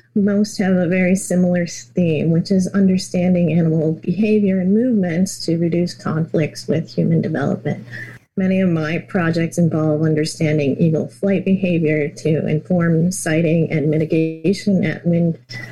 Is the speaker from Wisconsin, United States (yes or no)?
no; McPherson, Kansas, United States; now in New Jersey, United States; But I grew up in the Midwest. I actually graduated from high school in McPherson, Kansas. And so I'm a little bit familiar with the state.